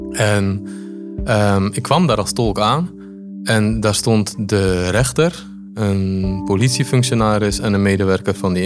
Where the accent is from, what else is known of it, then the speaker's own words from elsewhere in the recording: Poland; now in Netherlands; Als mensen mij vragen, waar kom je vandaan, zeg ik wel altijd uit Polen. Ja, ik zeg niet dat ik Nederlands ben.